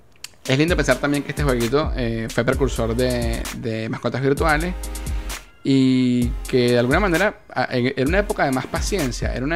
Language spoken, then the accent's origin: Spanish; Venezuela; en mi tierra, en mi país natal, Venezuela